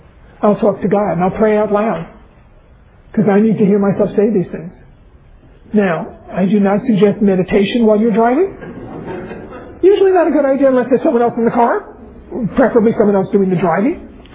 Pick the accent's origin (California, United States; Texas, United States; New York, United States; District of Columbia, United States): New York, United States; New York City; I was born and raised in New York City.